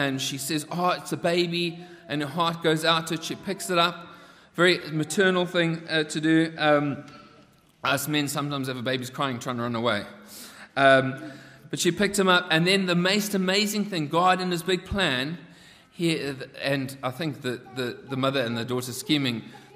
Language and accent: English; South Africa; I was growing up in South Africa.